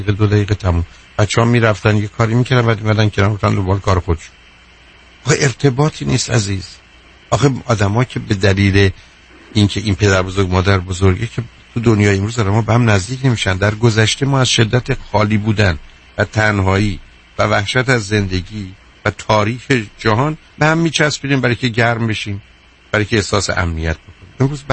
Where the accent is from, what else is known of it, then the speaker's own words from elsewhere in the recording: Iran; ما ایرانی هستیم. هستیم که هستیم.